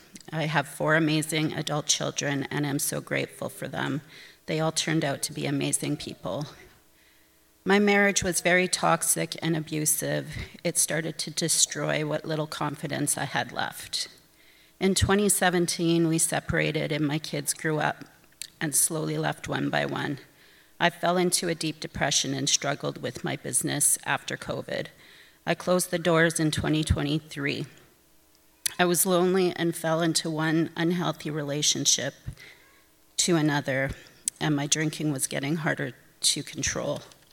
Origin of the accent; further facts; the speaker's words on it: Alberta, Canada; I grew up in Alberta and I'm 51 years old. I was raised in a strong Catholic household and religion was a big part of my life until I was 18.